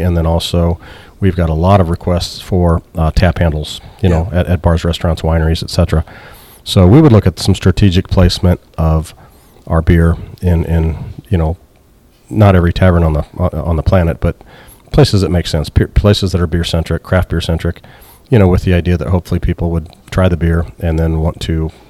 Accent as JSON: {"language": "English", "region": "Missouri", "country": "United States", "tie": "born or raised there", "said": "This is my hometown. I mean, I grew up here, and I was very determined to do it in my home community."}